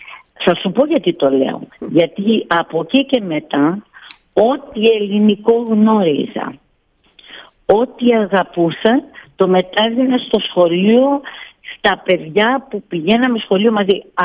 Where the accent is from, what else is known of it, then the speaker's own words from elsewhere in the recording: Greece; Αγαπάω την πατρίδα μου τόσο πολύ, την Ελλάδα.